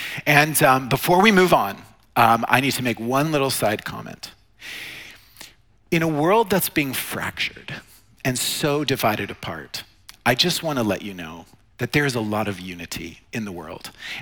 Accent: Oklahoma, United States; because I hope I'm a good representative of my home state. You know, I don't know what you think of the state of Oklahoma or people from Oklahoma, but I'm assuming that you don't know many of us.

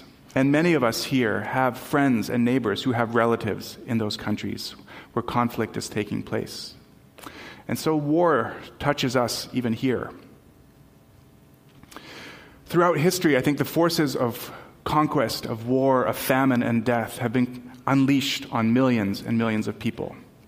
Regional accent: Tanzania; Growing up in Tanzania, we would go to the local market and to buy a lot of our fruits and vegetables and other staples.

